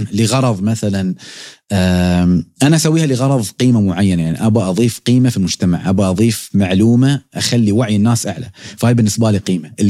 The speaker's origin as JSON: {"language": "Arabic", "country": "United Arab Emirates", "said": "يعني إنتاجنا نحن في الإمارات كامل بيزيد، دخلنا نحن كله بيزيد"}